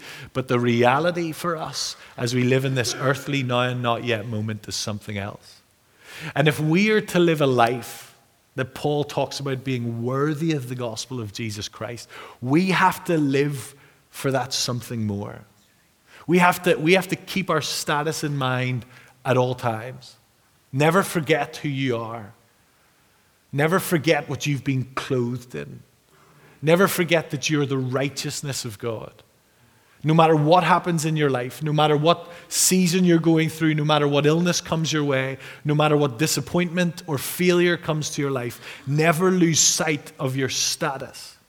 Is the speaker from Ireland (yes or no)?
no; Durban, KwaZulu-Natal, South Africa; born there; And I was South African again. And I was talking about the fact that I was born in Durban.